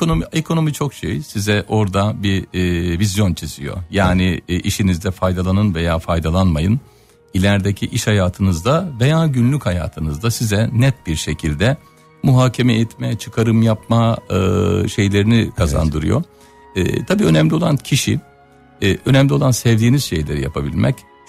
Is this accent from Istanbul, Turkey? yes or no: no; Konya, Turkey; also born or lived in Ankara; ben Konya'da doğdum. Uzun süre liseyi bitirene kadar 18 yıl boyunca orada kaldım. Daha sonra Ankara'ya geçtim, Mülkiye'de.